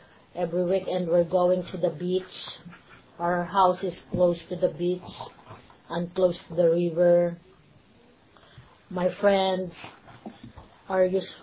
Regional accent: Western Visayas, Philippines; Province of Aklan.

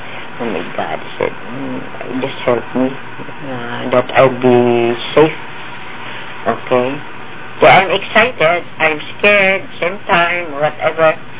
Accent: Philippines; first language Tagalog; English is a second language; So I talked to them as a Filipino, Tagalog.

